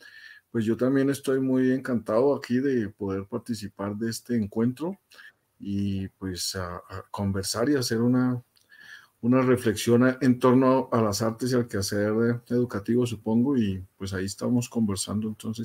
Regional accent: Bogotá, Colombia; also born or lived in La Tebaida; Yo Nací en la Tebaida, Quindío, pero me crié acá en Bogotá.

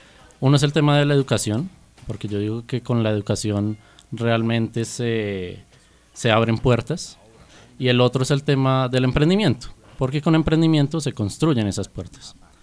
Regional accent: Bogotá, Colombia; Bueno, yo soy bogotano, yo soy ingeniero industrial de base.

